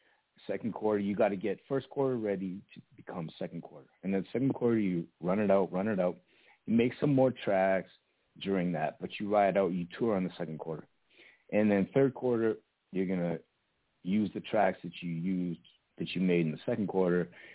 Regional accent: Canada; because I'm Canadian, too.

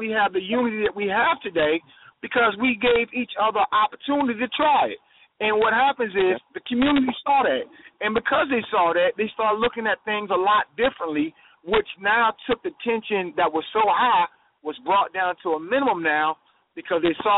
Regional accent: New Jersey, United States; If you just really want to be real about it, I'm from New Jersey. I grew up in the struggle.

